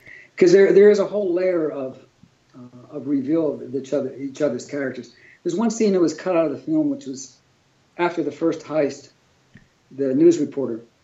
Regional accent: Pittsburgh, Pennsylvania, United States; now in Los Angeles, United States; Yeah, well, you know, growing up in Pittsburgh

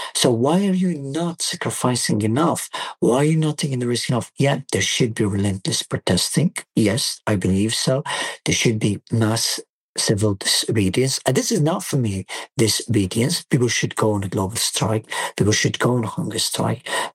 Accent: Gaza Strip, Palestine; I'm someone from Gaza and I know what Gaza is like.

